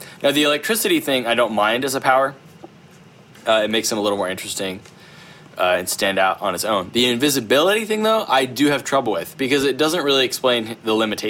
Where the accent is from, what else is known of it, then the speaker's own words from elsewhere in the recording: United States; I know that's not how you pronounce it because it's French, right. And I'm American, so I'm gonna do it wrong.